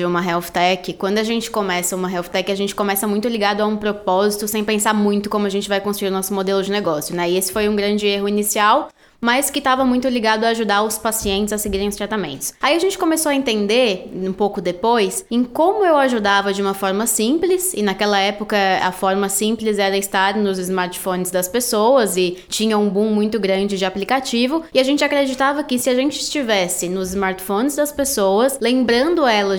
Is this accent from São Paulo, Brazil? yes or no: no; Florianópolis, Santa Catarina, Brazil; Eu sou de Florianópolis